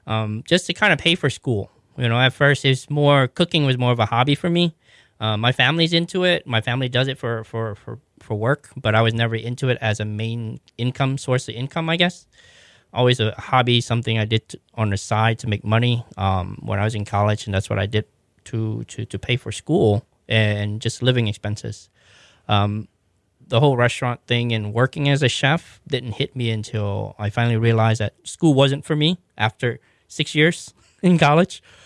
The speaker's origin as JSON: {"language": "English", "town": "Thibodaux", "region": "Louisiana", "country": "United States", "tie": "born or raised there", "also_born_or_lived": "New Orleans / Savannah", "said": "actually I was raised in Louisiana, Thibodaux half of the time there, and I moved to New Orleans in the 90s."}